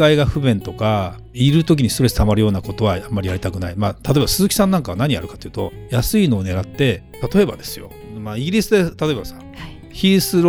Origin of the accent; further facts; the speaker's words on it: Okinawa, Japan; 沖縄人ですからね顔がね、もうしょうがないんだけどとかね